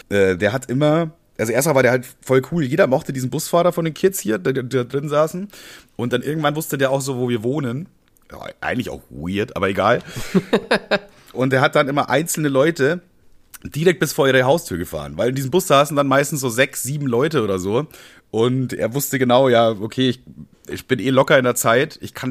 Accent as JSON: {"language": "German", "region": "Bavaria", "country": "Germany", "tie": "born or raised there", "said": "Ich bin ja auf dem Dorf groß geworden, in Bayern."}